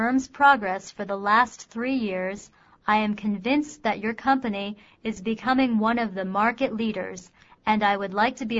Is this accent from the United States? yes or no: no; Beijing, China; I was born and raised in Beijing. I attended Peking University and received my bachelor's degree in economics. I have worked for 2 years as a financial consultant in Beijing for China Pacific Insurance Company